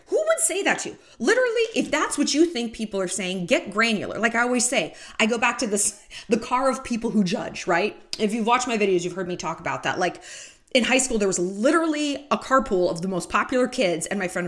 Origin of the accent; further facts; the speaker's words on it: United States; I can speak for myself as an American.